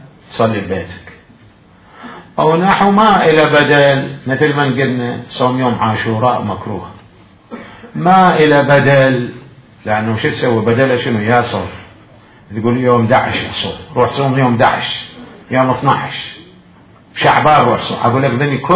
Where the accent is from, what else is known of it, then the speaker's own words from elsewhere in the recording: Najaf, Najaf Governorate, Iraq; لأن الحمامات اللي أول كانت عندنا بالنجف